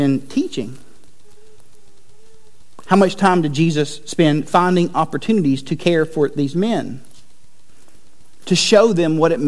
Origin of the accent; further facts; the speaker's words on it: Chattanooga, Tennessee, United States; I grew up in Coca-Cola country. Atlanta's Coca-Cola, Chattanooga, where I was a child and much of an adult.